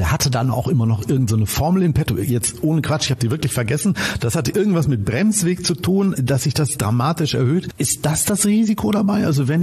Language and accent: German; Detmold, North Rhine-Westphalia, Germany; Ich sage immer, ich komme aus Detmold. Das ist ein relativ kleines Fleckchen Erde.